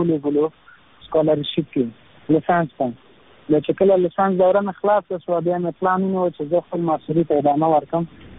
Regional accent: Nangarhar, Afghanistan; now in India; افغان یم، دویم کال ماسټري کوم پونه ښار کې، ایم اے اکنامکس کې، مکتب هم په ننګرهار ښار کې کړی او ولایت کې

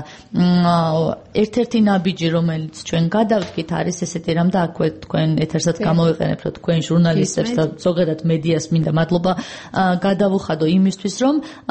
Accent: Tbilisi, Georgia; ანუ მე თბილისიდან, თბილისიდან დავიბადე, გავიზარდე და აქ ვცხოვრობდი

